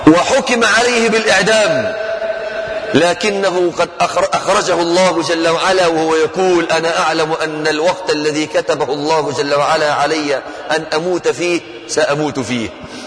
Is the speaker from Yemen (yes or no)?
no; Kuwait; ما كان يأتي إلى بلدي الكويت إلا شهرا في العام أو أقل من ذلك